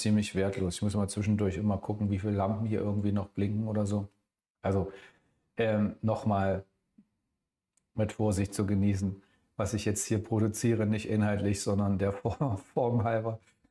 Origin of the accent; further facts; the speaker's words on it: northern provinces, Netherlands; German is a second language; Ich kann Ihnen als Niederländer sagen und auch als Niederländer und als Einwohner der nördlichen Provinz, dass dem so ist.